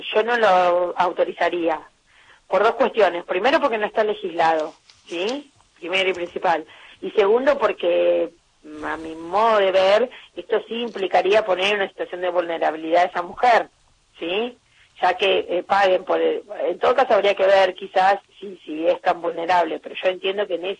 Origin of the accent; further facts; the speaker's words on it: Entre Ríos, Argentina; now in Viedma, Argentina; Soy entrerriana. Soy patagónica por adopción.